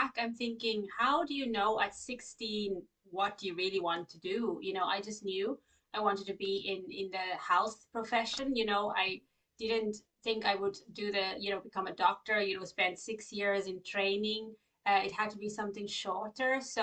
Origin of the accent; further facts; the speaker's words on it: South Africa; now in Ireland; So I grew up in South Africa. I'm living in Ireland now for the last 20 years. But I'm actually South African, so I grew up in South Africa in a small little town.